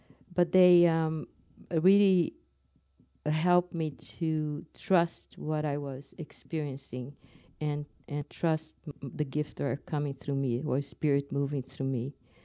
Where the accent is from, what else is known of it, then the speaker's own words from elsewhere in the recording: Brazil; English is a second language; now in Canada; And I'm from Brazil, and when I came to Canada, after a while, I thought to myself, I need to find people that speak my language.